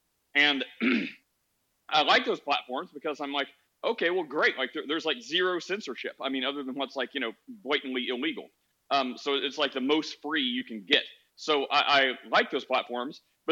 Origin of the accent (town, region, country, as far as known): United States